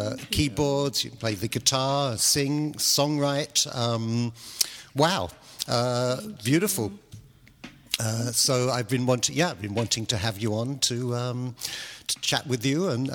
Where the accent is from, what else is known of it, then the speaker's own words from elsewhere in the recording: England, United Kingdom; because I grew up in England.